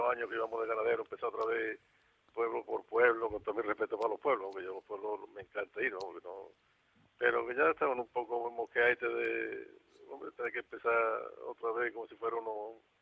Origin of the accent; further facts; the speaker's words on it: Ojuelo, Andalusia, Spain; Nacido aquí, me preguntan dónde eres, yo siempre digo que soy de Ojuelo. No soy de Sevilla ni de Cabra, yo soy de Ojuelo.